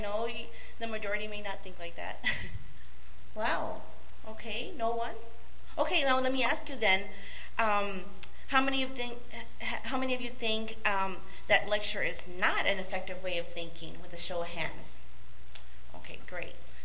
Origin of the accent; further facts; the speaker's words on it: Mercedes, Texas, United States; also born or lived in Blissfield, Michigan; I was born and raised in Mercedes, Texas, and also, I guess you could say, Blissfield, Michigan.